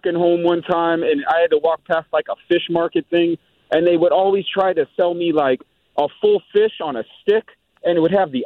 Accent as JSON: {"language": "English", "region": "Washington", "country": "United States", "said": "I come from Washington. You get good, like, salmon or whatever up there."}